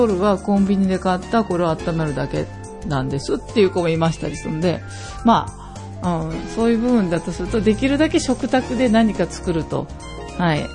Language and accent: Japanese; Ushikawa, Aichi, Japan; はい、はい、牛川町育ち。